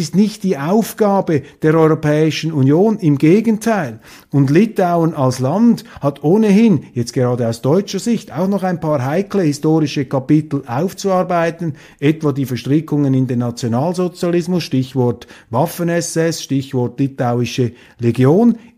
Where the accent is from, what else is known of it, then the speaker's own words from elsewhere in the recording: Switzerland; aber ich bin eben Schweizer. Wir Schweizer haben von den Russen noch nie etwas zu befürchten gehabt.